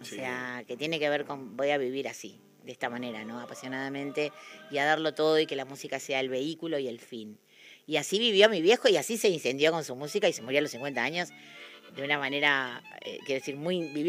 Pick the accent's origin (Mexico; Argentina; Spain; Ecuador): Argentina; nací yo. Pero soy muy argentina, ¿eh?